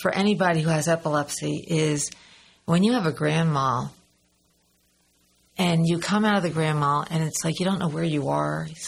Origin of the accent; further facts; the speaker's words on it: Port Jervis, New York, United States; I grew up in Port Jervis, New York. My dad was born there, and it was interesting. It's a very small town.